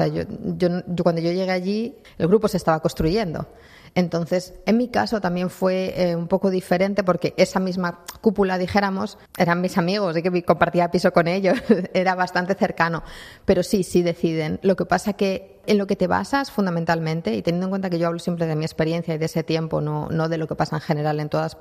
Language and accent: Spanish; Madrid, Community of Madrid, Spain; Soy madrileña, sí. Por eso aprovecho y pido disculpas por la entrevista en castellano, entiendo, pero no soy capaz de hablar catalá todavía.